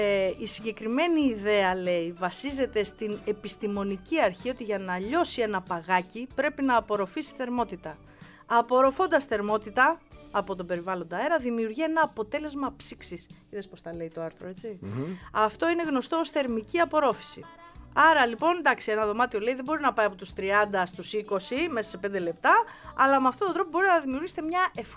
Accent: Petroupoli, Attica, Greece; Είμαι από Πετρούπολη

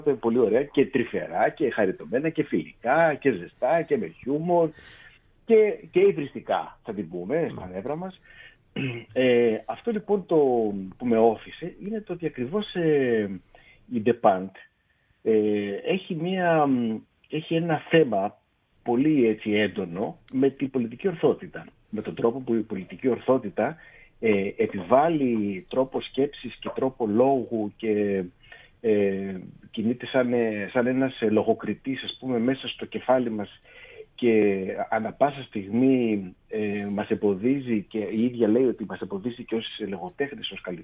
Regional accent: Greece; τους λέω ότι είμαι από την Ελλάδα.

